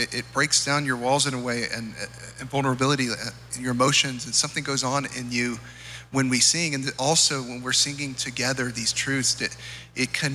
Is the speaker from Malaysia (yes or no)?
no; Winder, Georgia, United States; Yeah, story is very similar. I grew up in Winder, Georgia.